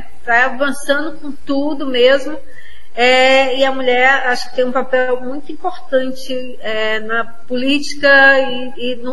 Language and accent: Portuguese; Acre, Brazil; desse lugar de onde, né, de onde eu venho, de onde eu falo, que é o Acre